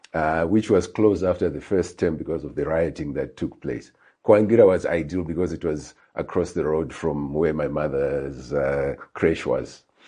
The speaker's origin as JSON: {"language": "English", "town": "Highfield", "region": "Harare", "country": "Zimbabwe", "tie": "born or raised there", "moved": "yes", "said": "You know, I was born in Highfield. I grew up in Highfield, and I only left in Fio."}